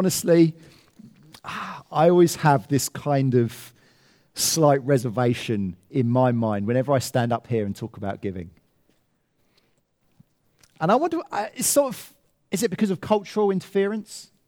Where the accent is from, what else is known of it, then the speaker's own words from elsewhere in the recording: United Kingdom; We're very British, aren't we? We're very private about our giving, aren't we?